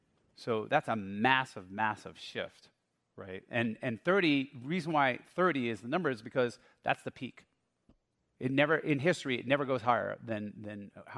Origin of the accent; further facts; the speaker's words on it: East Coast, United States; I grew up on the East Coast, driving up here.